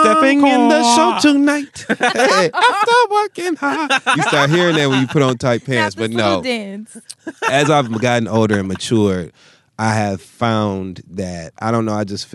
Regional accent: Midwest, United States; You know, I'm from the Midwest.

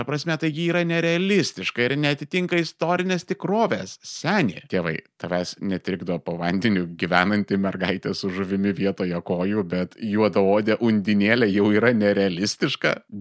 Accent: Armenia; Aš, kaip armėnas

